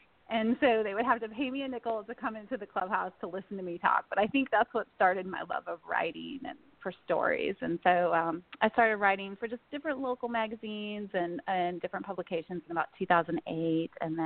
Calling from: North Carolina, United States; Well, I am calling from the Blue Ridge Mountains in western North Carolina, and if you haven't been out this way, they really do look blue.

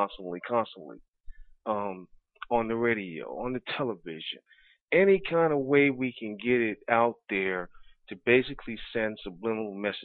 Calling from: Maryland, United States; Hey, good evening, gentlemen. … from Maryland.

